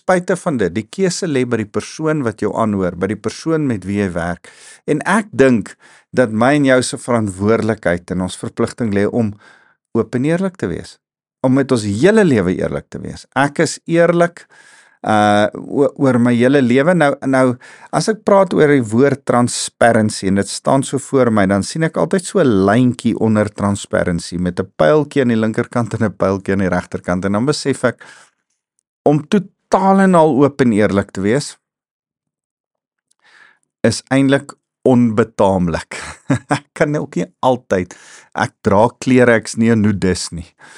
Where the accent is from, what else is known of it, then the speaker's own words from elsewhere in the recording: Germiston, Gauteng, South Africa; Ek het in Germiston groot geword.